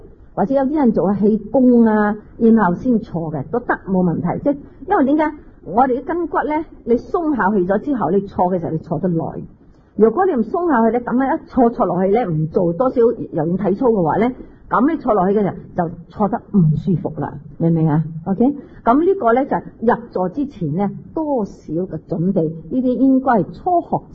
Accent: Hong Kong; 我哋香港人都好忙碌嘅

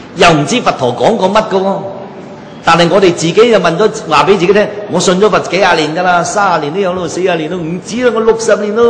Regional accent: Foshan, Guangdong, China; 我本身佛山人啊嘛。

